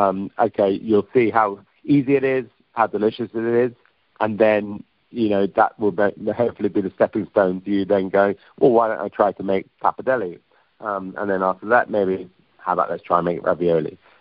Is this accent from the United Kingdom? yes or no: yes; United Kingdom; I'm British and I live in London